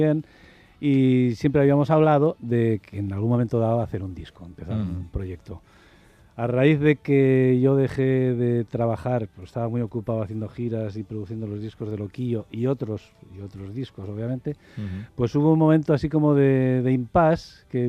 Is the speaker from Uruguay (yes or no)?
no; San Sebastián, Basque Country, Spain; now in Barcelona, Spain; aunque soy donostiarra, vivo en Barcelona Y bueno, vengo por aquí bastante, pero bueno, es mi... Yo siempre digo, soy nacido en San Sebastián y adoptado en Barcelona.